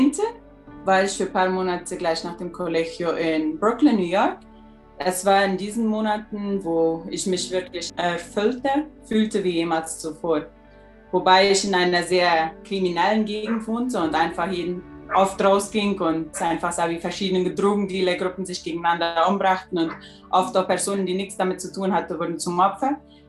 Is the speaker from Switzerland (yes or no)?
no; Blumenthal-Fernheim, Boquerón, Paraguay; bin 27 Jahre alt und bin aufgewachsen in Blumenthal-Fernheim.